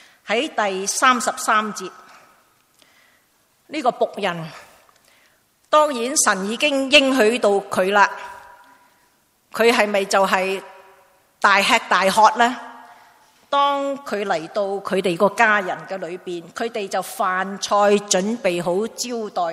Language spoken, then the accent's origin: Cantonese; Hong Kong; 我们香港人的点心